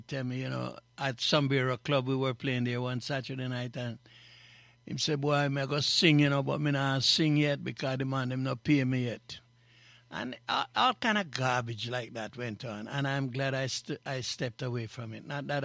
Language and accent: English; Jamaica; I had a sort of a close look growing up in Jamaica and seeing these guys, you know what I mean?